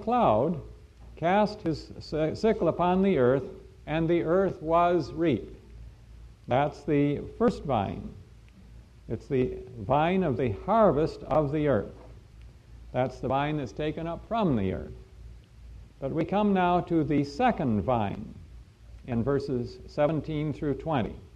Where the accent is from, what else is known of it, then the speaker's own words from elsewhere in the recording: Los Angeles, California, United States; greetings from my wife, Sister Teresa, and from many brethren in the Los Angeles area. We are from the City of the Angels.